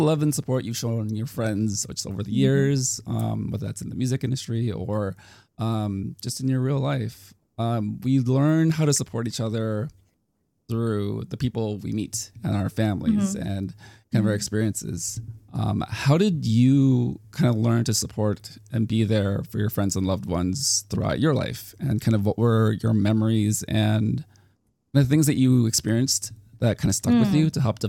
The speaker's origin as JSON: {"language": "English", "region": "California", "country": "United States", "said": "I'm from California and I'm a mod with the Dive Discord."}